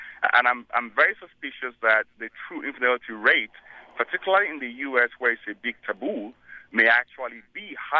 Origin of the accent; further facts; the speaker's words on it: Nigeria; I'm from Nigeria